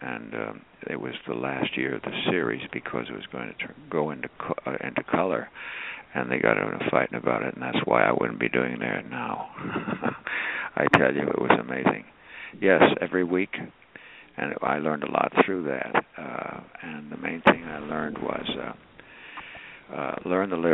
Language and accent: English; Los Angeles, California, United States; also born or lived in New Jersey / New York; I was born in New Jersey. Because my mother was living in New York, and she wanted to be with her sister because it was cooler. I came from New York, but we came out to California